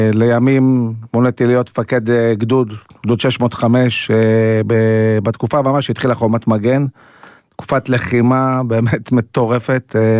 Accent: Jerusalem, Jerusalem District, Israel; born there; נולדתי בירושלים, אבל את כל הילדות שלי כמעט ביליתי בחול. אבא שלי היה שגריר, עברנו ממדינה למדינה, אז קיבלתי חינוך בתי ספר אמריקאים, בריטים. סיימתי בגרות בריטית ברומא, וחזרתי ישר לאינטיפאדה הראשונה, ב-87

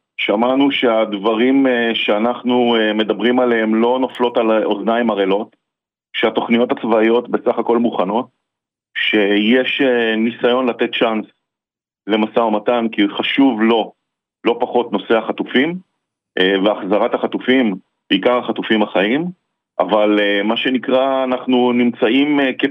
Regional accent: Tel Aviv, Tel Aviv District, Israel; now in Kfar Saba, Israel; חילוני. חילוני, תל אביבי במקור, איש הייטק.

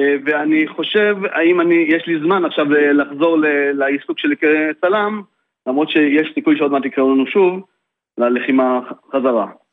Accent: Mitzpe Dani, West Bank, Palestine; אני ממצפה דני

